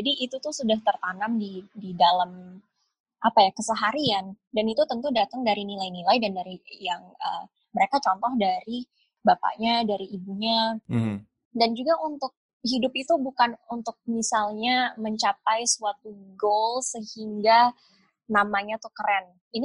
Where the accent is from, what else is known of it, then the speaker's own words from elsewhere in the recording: Jakarta, Indonesia; Jadi kalau ketika saya sebagai anak Jakarta, teman-teman saya di umur 14-15 tahun tuh udah mencoba untuk nyetir